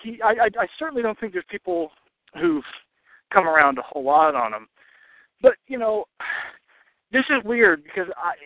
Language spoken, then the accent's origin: English; the South, United States; I'm sorry, I'm not Canadian, dude. I'm not up with your fancy. I'm a Southerner. We don't speak correctly ever.